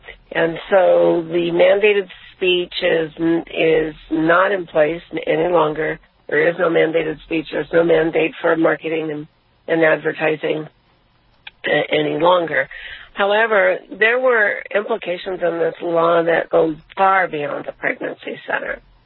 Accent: United States; So, you know, I as an American, am proud to be an American.

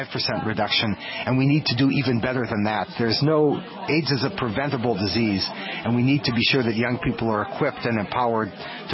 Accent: Midwest, United States; And I grew up in the Midwest, and I realized that this is something that in your own communities

